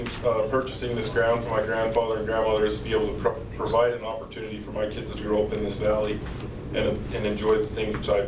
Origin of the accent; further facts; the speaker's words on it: Daniels, Utah, United States; now in Midway, United States; I was born and raised here in Daniels at the corner of 3000 South and Daniels Road. I've enjoyed growing up in this valley. I now have 3 kids and currently rent a house in Midway.